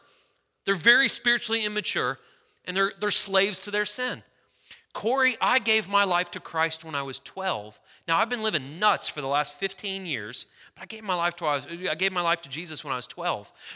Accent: St. Louis, Missouri, United States; I'm from St. Louis, big Cardinals fan.

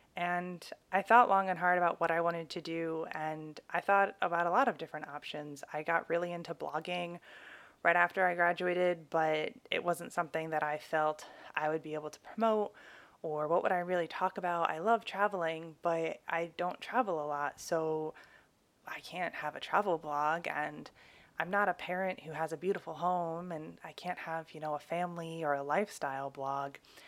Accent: Connecticut, United States; I grew up in Connecticut, which is in the northeast of the United States.

